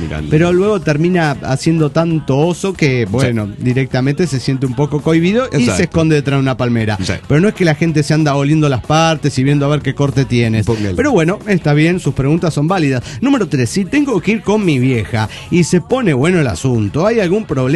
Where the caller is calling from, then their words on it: Mexico City, Mexico; de Pueblo del DF mexicano.